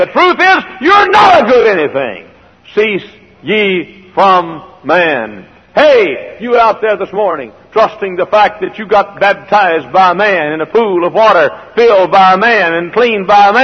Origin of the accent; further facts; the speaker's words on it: Dallas, Texas, United States; I preached this last week in Richardson, Texas, which is just a few miles north of Dallas, Texas, my hometown.